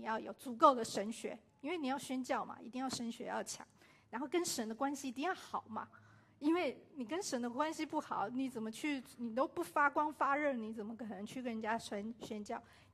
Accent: China; moved away; 我们从国内移民到这里，哎，我们要适应一个文化就已经很难很难了。

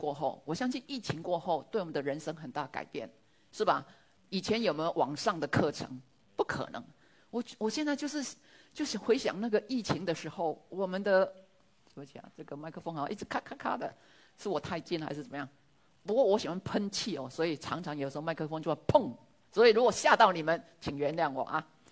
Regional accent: Taiwan; 那因为我是来自台湾，台湾因为在佛教的影响下

